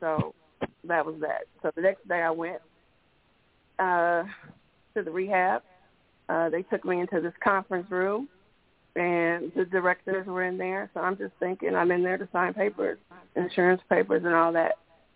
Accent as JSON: {"language": "English", "town": "Evansville", "region": "Illinois", "country": "United States", "tie": "born or raised there", "said": "I am born and raised from Evansville, Illinois."}